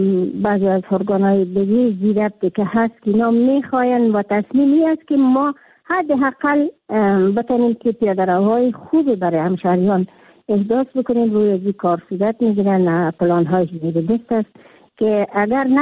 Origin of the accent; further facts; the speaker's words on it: Kabul, Afghanistan; ساحتی که ما داشتیم در شهر کابل که خود من یک کابلی هستم فوق‌العاده مکفی بود